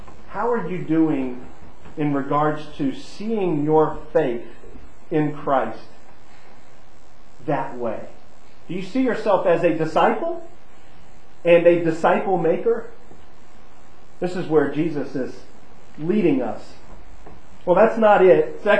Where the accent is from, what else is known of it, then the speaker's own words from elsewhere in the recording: United States; Growing up in America and being thoroughly American, you know, right? I'm into the culture, I'm swimming in it. Right, I've grown up here.